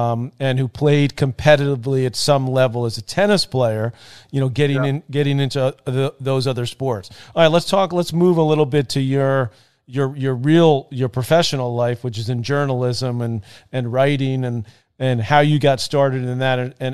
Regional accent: Douglaston, New York, United States; And we grew up in Douglaston in Queens, so we lived in a house and we had a garage that was in the basement downstairs

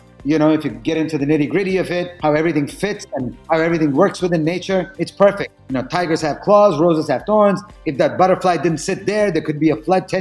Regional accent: United States; So overall, I would say that being Indian American in the United States, for me, I wouldn't say that it was a difficult experience.

